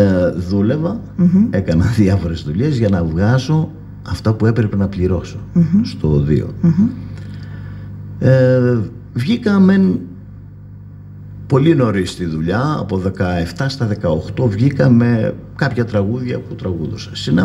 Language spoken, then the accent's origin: Greek; Athens, Attica, Greece; also born or lived in Monastiraki, Evrytania; Δημοτικό τελείωσα στο χωριό μου στο μοναστηράκι, έφυγα 12 ετών από εκεί, της εποχής εκείνης, πήγαμε όλοι στην Αθήνα που ήταν τα αδέρφια μου.